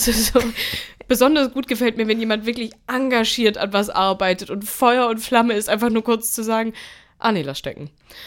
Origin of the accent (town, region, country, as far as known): Steinheim, Baden-Württemberg, Germany